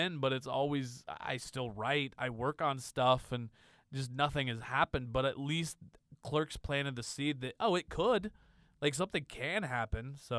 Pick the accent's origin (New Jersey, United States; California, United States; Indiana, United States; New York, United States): Indiana, United States; But growing up in Indiana, it's like, I'm just a dude from Indiana. You don't make movies from Indiana.